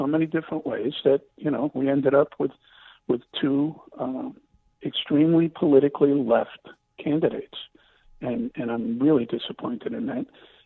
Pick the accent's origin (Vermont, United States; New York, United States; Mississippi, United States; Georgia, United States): New York, United States; Bronx; So, Jim, you just lost me because I'm from the Bronx.